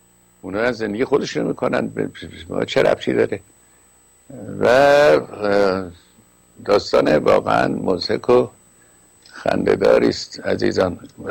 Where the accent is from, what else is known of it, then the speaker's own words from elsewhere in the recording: Iran; گفتم ما ایرانی هستیم.